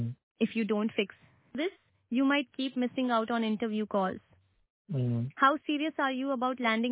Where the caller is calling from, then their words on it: Gurgaon, Haryana, India; Oh, I'm calling from Gurgaon, Haryana.